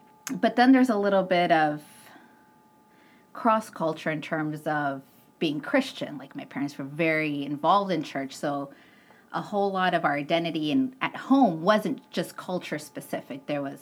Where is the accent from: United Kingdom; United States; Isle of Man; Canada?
Canada; In my mind, I'm very much Hispanic, but I'm also... I've been told that by other people's standards, because I never really lived in Hispanic culture, that I'm not really a Hispanic. Like, I'm a Canadian that just kno